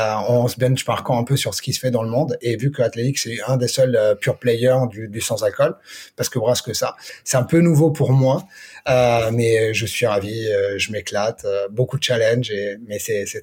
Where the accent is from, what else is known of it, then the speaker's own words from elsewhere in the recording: Milan, Lombardy, Italy; J'ai grandi en Italie, à Milan